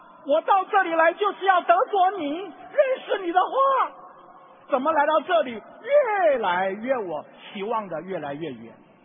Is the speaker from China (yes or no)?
no; California, United States; 我是从加利福尼亚州来的，我们那边有一个特产就是和人